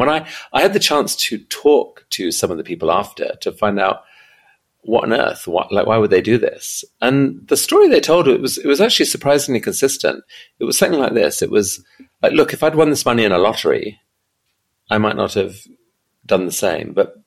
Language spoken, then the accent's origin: English; Afghanistan; I grew up in Afghanistan before it all went wrong.